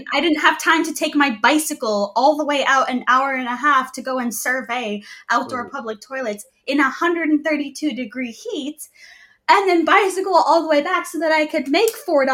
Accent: United States; And because I have a piece of paper that labels me as an American, even though I detest having kinship of that idea

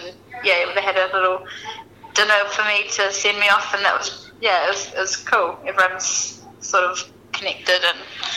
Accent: North West England, United Kingdom; accent: Scouse; My Scouse accent is non-existent. I forget what it's even like when I leave, so...

